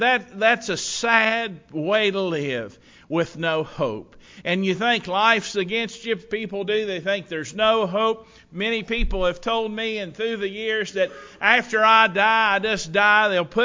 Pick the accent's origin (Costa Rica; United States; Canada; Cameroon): United States; I know I'm an American, so I don't have to hope to be an American. I am an American, right? I live here. I'm an American.